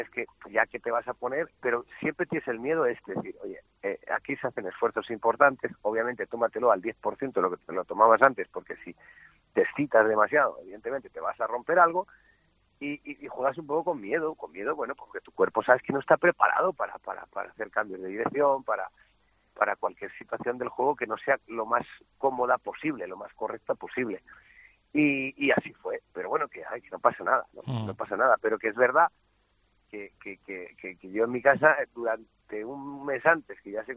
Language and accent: Spanish; Valencia, Valencian Community, Spain; de aquí en Valencia